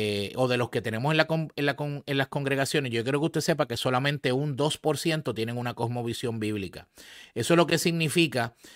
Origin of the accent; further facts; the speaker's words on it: Puerto Rico; en esta nación, Estados Unidos, en mi país, en Puerto Rico